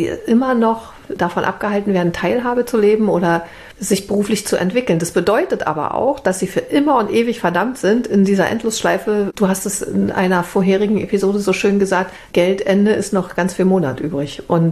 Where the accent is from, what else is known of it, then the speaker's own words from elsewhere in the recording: East Germany, Germany; Und so erlebte ich das übrigens als Ossi auch.